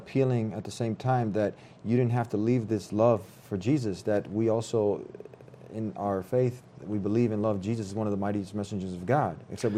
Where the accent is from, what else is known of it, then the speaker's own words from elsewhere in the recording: United States; I'm not Arab, also. I'm American, born here.